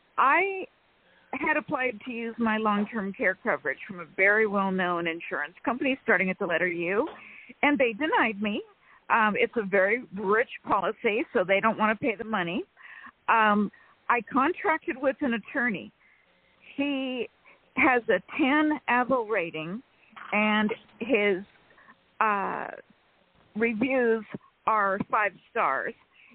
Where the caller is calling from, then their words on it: California, United States; from California.